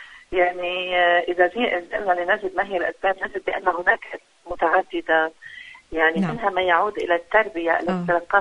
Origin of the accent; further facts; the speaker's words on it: Lebanon; كما حدث عندنا في لبنان، الناس الآن أصبحوا بلا بيت بلا منزل بلا مأوى